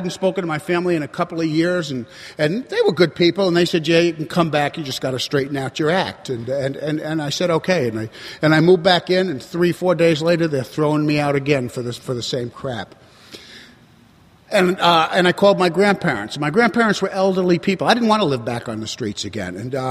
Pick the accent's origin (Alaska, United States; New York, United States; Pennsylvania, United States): New York, United States; born or raised there